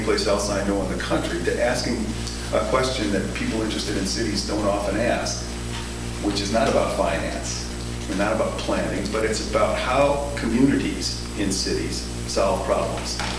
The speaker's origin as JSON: {"language": "English", "town": "Chicago", "region": "Illinois", "country": "United States", "tie": "born or raised there", "said": "I was born in Chicago and went away for a while, did school in the East, and came back in 1967 and was a community organizer on the west side of Chicago"}